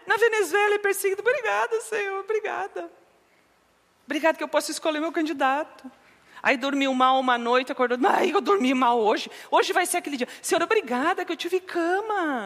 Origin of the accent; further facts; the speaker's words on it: Brazil; E é bem interessante nós pensarmos sobre santidade no contexto que nós estamos vivendo como brasileiros, não é?